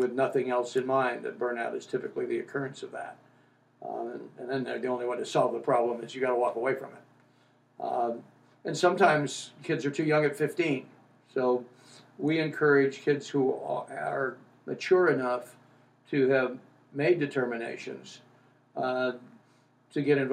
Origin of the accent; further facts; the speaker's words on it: Seattle, Washington, United States; As you can tell, I come from Seattle.